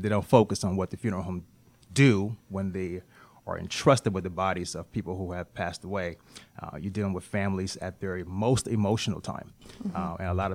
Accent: Liberia; now in United States; My uncle was a senator. I'm from Liberia, so he's the president of the Senate back there.

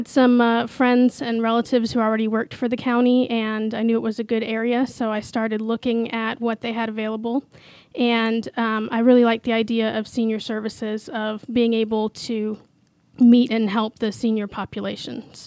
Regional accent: Florida, United States; I actually was born and raised in Southwest Florida, and for some reason didn't want to stay on the beach.

